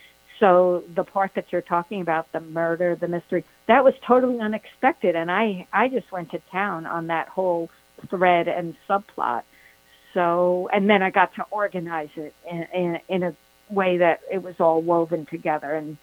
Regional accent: Brooklyn, New York, United States; I didn't think you could. Actually, born and raised in Brooklyn, New York.

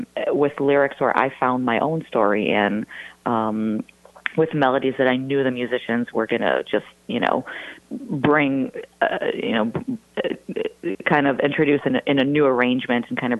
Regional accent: Tel Aviv, Tel Aviv District, Israel; English is a second language; I grew up in Motown, actually, even though I grew up in Tel Aviv because my mother's from Detroit.

